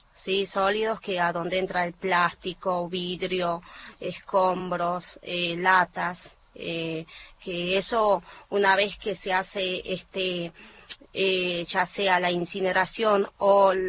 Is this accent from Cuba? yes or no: no; Santa María, Catamarca, Argentina; yo soy nacida en Santa María, Catamarca, y bueno, soy oriunda del norte.